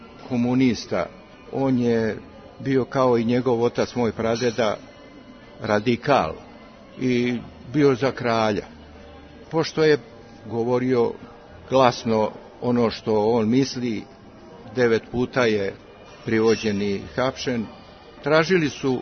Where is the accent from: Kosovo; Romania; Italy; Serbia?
Serbia; Gornja Vranjska, Central Serbia; also born or lived in Šabac / Belgrade; Moji roditelji su zemljoradnici. Ja sam rođen u Gornjem Vranjskoj kod Šapca. U Šapcu sam završio gimnaziju, studirao sam u Beogradu, tako da sam ceo život proveo na relaciji Beograd i Šabac. Ja sam danas Beograđanin sa Đorđola, a živim u Vranjskoj.